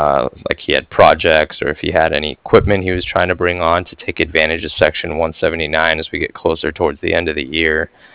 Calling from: Cardiff, Wales, United Kingdom; I was calling from Cardiff.

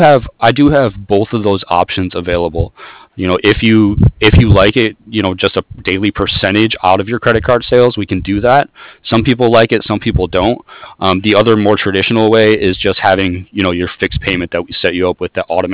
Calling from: San Diego, California, United States; I'm in San Diego, California, so I'll have the rest of the afternoon.

